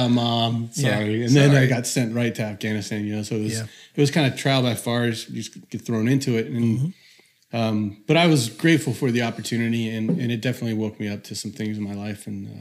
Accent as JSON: {"language": "English", "region": "California", "country": "United States", "said": "I'm from Northern California, bro."}